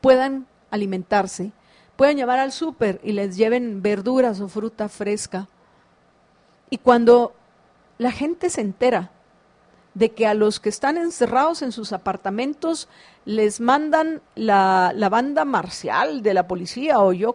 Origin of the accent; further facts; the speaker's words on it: Guatemala; Como guatemalteco me encanta escuchar mi himno, el más bello del mundo.